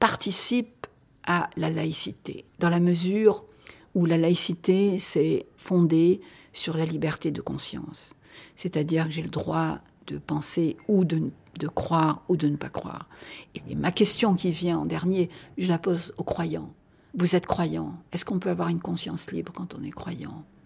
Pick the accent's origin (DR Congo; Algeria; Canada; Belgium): Algeria; Or, moi, je refuse cette nationalité. Je suis algérien, point à la ligne.